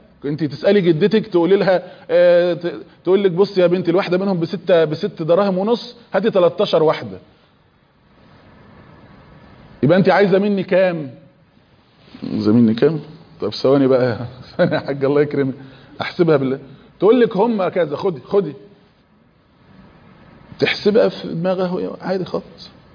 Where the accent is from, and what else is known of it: Egypt